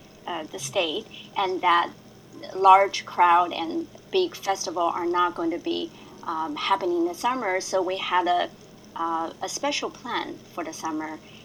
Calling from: Philadelphia, Pennsylvania, United States; I'm in Philadelphia right now at my home.

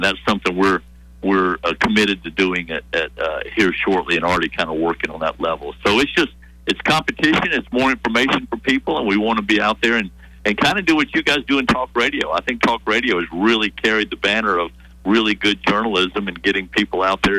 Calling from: Birmingham, Alabama, United States; I'm in Birmingham.

